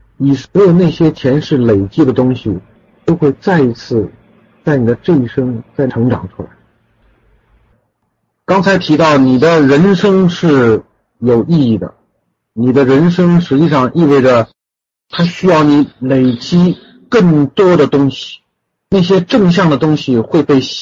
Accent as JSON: {"language": "Chinese", "region": "Shanghai", "country": "China", "tie": "born or raised there", "said": "我小的时候，因为我小时候一直在上海，但是我那个时候父母在青海，在西宁。我到了十几岁，我父母有一次接我回青海去过暑假还是寒假。"}